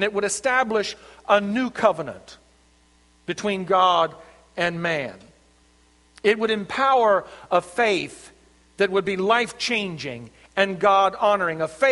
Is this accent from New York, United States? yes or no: no; Arkansas, United States; I'm from the South. And as I have experienced back in the South, in Arkansas, where I was raised